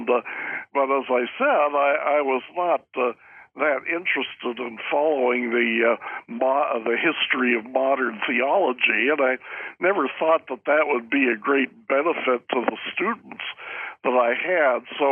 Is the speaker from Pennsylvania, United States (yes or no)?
yes; Pittsburgh, Pennsylvania, United States; Maybe it was listening to too many three-point sermons as I was growing up in Pittsburgh.